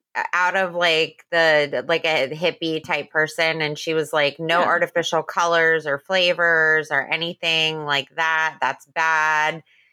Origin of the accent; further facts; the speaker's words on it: New Jersey, United States; I grew up in New Jersey